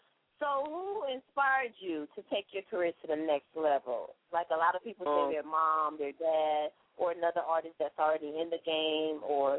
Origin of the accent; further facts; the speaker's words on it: Mississippi, United States; We got so much love for the Southern people because I am a Southern chick from Mississippi, you dig?